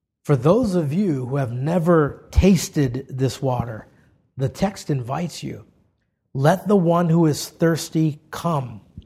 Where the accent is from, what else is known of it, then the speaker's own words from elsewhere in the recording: Hawaii, United States; growing up in Hawaii where we had really hot days and you were, you know, it's hot and it's humid